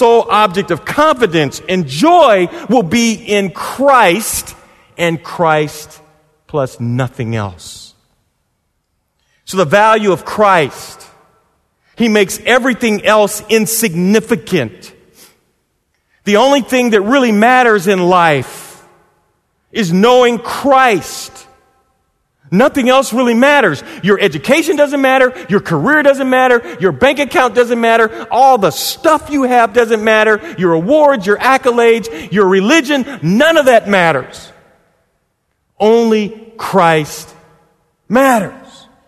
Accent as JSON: {"language": "English", "town": "St. Louis", "region": "Missouri", "country": "United States", "tie": "born or raised there", "said": "I was a volunteer and an employee at the City Rescue Mission in my hometown in St. Louis."}